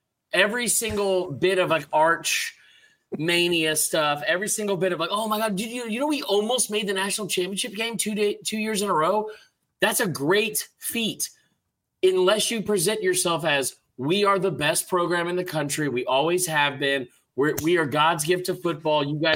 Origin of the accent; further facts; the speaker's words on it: Atlanta, Georgia, United States; I grew up in Atlanta.